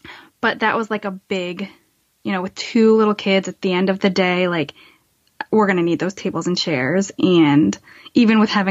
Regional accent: Massachusetts, United States; yeah, we're both from Massachusetts.

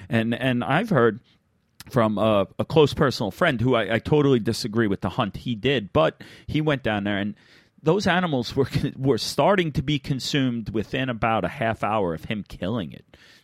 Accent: New York, United States; I really have, you know, for me, it's about growing up in New York. I'm fascinated by the animals of New York.

